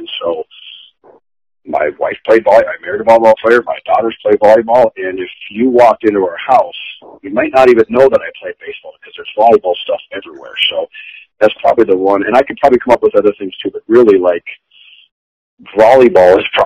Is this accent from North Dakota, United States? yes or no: yes; Fargo, North Dakota, United States; So I grew up in South Fargo, and in an area, it was government housing, so most of my friends were from various countries.